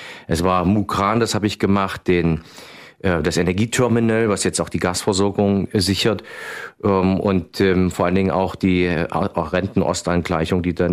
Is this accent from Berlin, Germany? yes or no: no; Obernissa, Thuringia, Germany; ich komme hier aus Obernissa, das ist hier zwischen von Ihrem Studio und Erfurt 15 Kilometer in etwa.